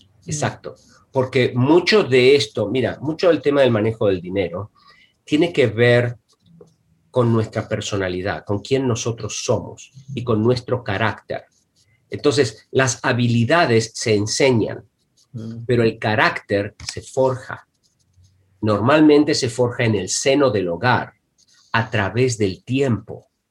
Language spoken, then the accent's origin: Spanish; Buenos Aires Province, Argentina; Cuando iba creciendo en Argentina, cuando era niño, ¿no? Yo crecí en un barrio de clase media baja, de inmigrantes, en las afueras de la ciudad de Buenos Aires, ¿no? Era gente muy linda, yo amo mucho mi barrio y mi gente de allí.